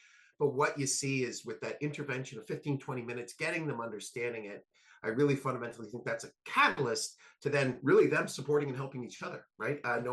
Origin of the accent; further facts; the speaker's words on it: Kingston, Ontario, Canada; I grew up in Kingston and my one parent lived on one side of town.